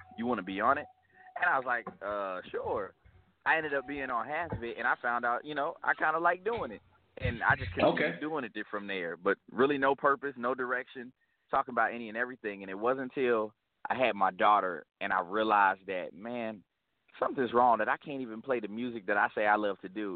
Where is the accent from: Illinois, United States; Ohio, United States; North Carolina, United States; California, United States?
Ohio, United States; Youngstown; I'm originally from Youngstown, Ohio, little city, a little bit in northeast Ohio, you know, so we share the same area code with Akron, 330, so...